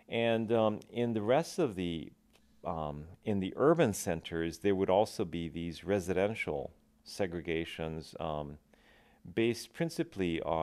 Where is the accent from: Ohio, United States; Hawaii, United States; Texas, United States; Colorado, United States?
Hawaii, United States; Aiea; I grew up in Aiea Plantation, and the camp that I grew up in was largely Japanese, but also some Chinese and Portuguese.